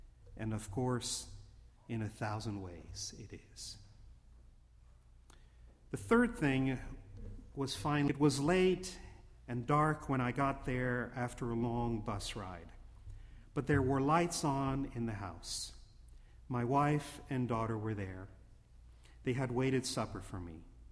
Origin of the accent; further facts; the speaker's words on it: New York City, New York, United States; I was born in New York City and lived there off and on for years.